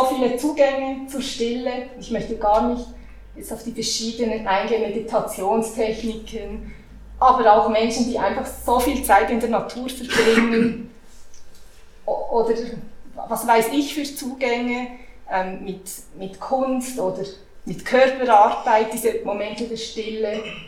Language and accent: German; Switzerland; born there; Ich bin hier geboren in der Schweiz und ich habe nicht so viel Kontakt, ich spreche auch die Sprache nicht besonders gut